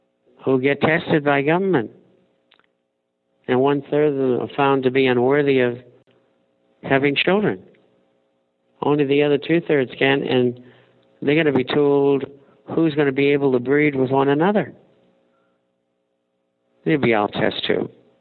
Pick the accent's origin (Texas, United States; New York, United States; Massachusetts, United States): Massachusetts, United States; Somerville; also born or lived in Cambridge; I grew up in Somerville and Cambridge. Where's Harvard? Cambridge. MIT. Tufts University.